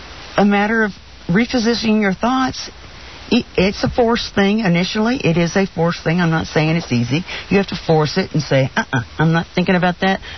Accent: Missouri, United States; I'm from Missouri. Show me.

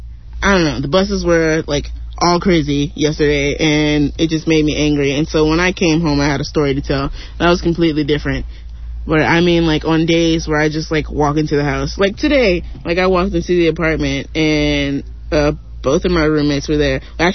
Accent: Detroit, Michigan, United States; born there; Anyways, I was born in Detroit. I have an excuse.

